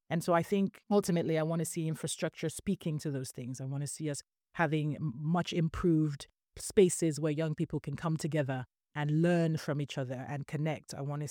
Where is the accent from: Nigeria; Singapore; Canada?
Nigeria; also born or lived in United Kingdom; now in United States; I remember growing up in Nigeria and being in the UK